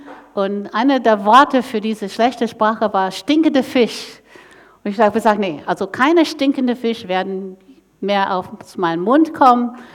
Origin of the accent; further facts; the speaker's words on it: Northeast, United States; German is a second language; Ich komme aus dem Nordost-USA, wo sehr intellektuell, die ganze Uni sind da.